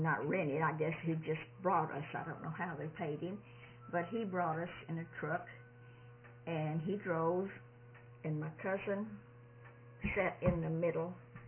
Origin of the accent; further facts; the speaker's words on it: Duke, Oklahoma, United States; born there; I was born in Duke, Oklahoma on July the 14th, 1933.